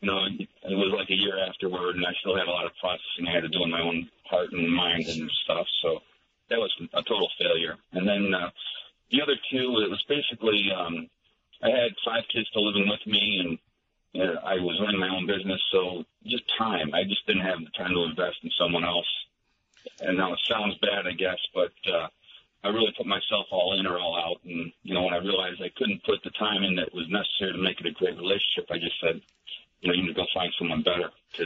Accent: Chicago, Illinois, United States; I was raised around Chicago, you know, right by O'Hare Airport. So, you know, I know the city well.

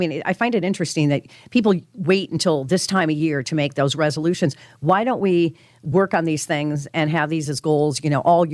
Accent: Colorado, United States; I'm from Colorado. I grew up there. I've got a lot of friends that still live out there and family.

